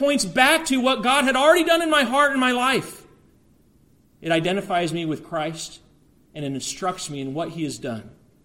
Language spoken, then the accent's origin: English; Colorado, United States; I was baptized at the church where I grew up in Colorado.